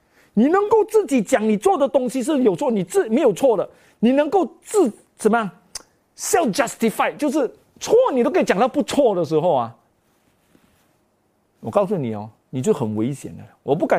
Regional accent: Malaysia; 吉拉叫吉拉，我们马来西亚人叫吉拉

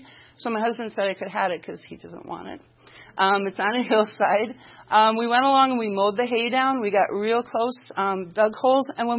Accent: Green Bay, Wisconsin, United States; We are from Green Bay, Wisconsin. We own and operate a certified organic farm.

